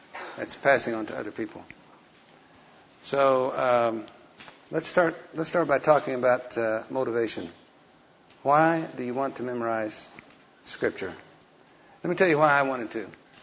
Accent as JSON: {"language": "English", "town": "Chickasha", "region": "Oklahoma", "country": "United States", "tie": "born or raised there", "said": "That's the way we whistle in Chickasha. I grew up in Chickasha. I learned how to whistle like that over there."}